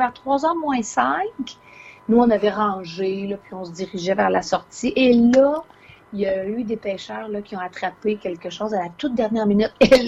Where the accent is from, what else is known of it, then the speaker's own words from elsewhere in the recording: Quebec, Canada; Je suis originaire de l'Estrie. J'ai été élevée par là-bas.